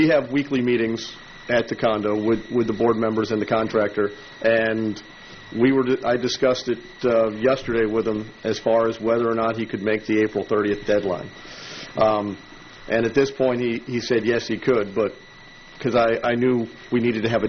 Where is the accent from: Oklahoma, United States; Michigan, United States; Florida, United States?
Florida, United States; Port Orange; And I'm from Port Orange, Florida.